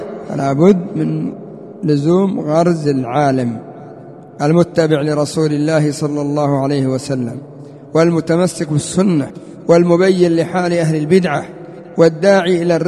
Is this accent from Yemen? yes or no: yes; Yemen; وآخرهم عندنا في اليمن محمد العمودي